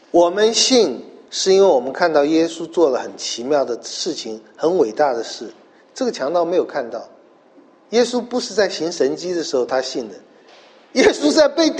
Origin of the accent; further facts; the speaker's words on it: China; 我们中国人最懂这个了。